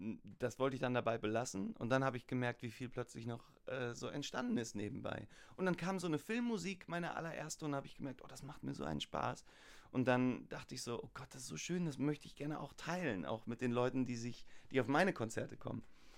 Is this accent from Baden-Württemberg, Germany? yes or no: no; Hagen, North Rhine-Westphalia, Germany; Ich komme aus Hagen und ich wollte nicht zu nah zu Hause sein